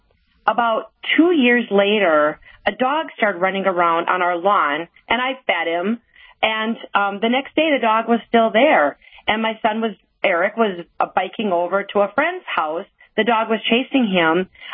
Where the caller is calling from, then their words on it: Watford City, North Dakota, United States; I'm great from Watford City.